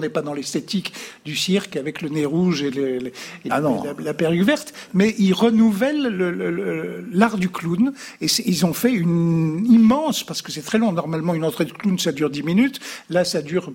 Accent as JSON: {"language": "French", "town": "Lyon", "region": "Auvergne-Rhône-Alpes", "country": "France", "said": "Je suis lyonnais"}